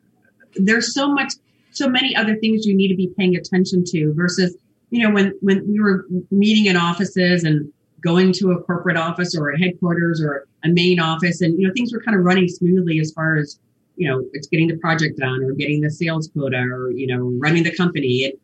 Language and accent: English; Germany; I'm German.